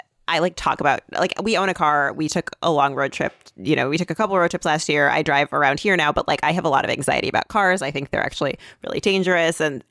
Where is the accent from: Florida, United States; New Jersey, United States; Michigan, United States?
Michigan, United States; I'm from Michigan, so I like am I'm aware of like the, you know, what it's like to drive in the winter, and I'm mindful of that.